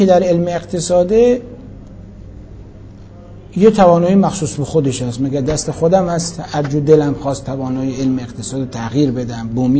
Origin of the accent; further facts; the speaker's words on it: Iran; من مسلمانم ایرانی هستم